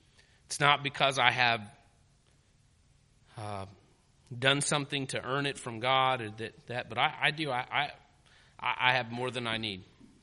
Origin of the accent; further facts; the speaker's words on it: Texas, United States; I grew up in Texas. And there are parts of Texas that are desert.